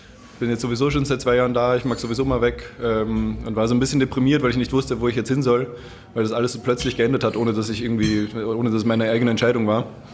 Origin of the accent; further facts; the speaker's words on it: Vienna, Austria; Ich komme aus Wien.